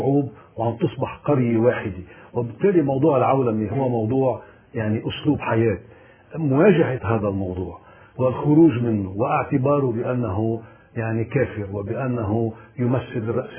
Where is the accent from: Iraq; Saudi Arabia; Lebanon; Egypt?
Lebanon; انا مواطن لبناني